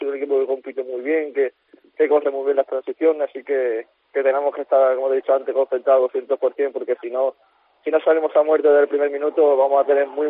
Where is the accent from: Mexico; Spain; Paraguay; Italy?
Spain; Andalusia; Sí, bueno, la verdad que para mí es un orgullo, ¿no?, ir a Andalucía, mi tierra.